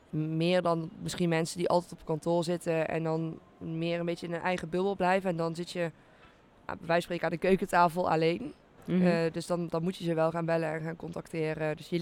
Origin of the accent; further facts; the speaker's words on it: Helmond, North Brabant, Netherlands; Ik kom ook oorspronkelijk uit Helmond.